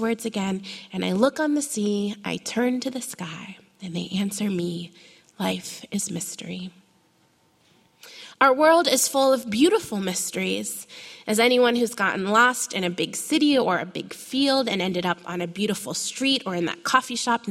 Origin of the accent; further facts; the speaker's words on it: Miamisburg, Ohio, United States; all on one street near where I grew up in Miamisburg, Ohio.